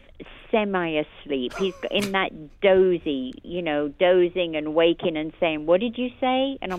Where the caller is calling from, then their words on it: Beverly Hills, California, United States; I am. I'm calling you from my home. It's 12:30 at night here